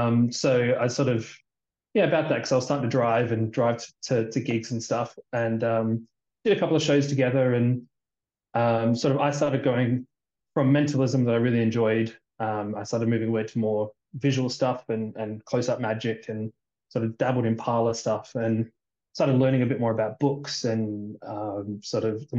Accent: Australia; moved away; Yeah, I've been here for about 5 years, but yeah, I'm from Australia originally.

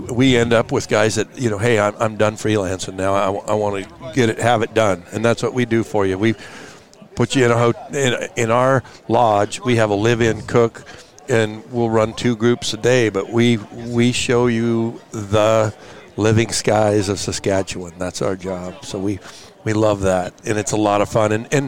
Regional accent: Oregon, United States; No, sir. Born and raised in Oregon.

